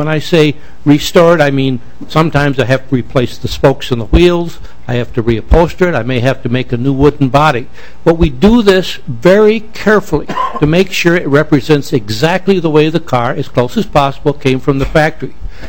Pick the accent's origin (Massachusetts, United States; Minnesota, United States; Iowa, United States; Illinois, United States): Minnesota, United States; Crystal; I'm from Crystal, Minnesota.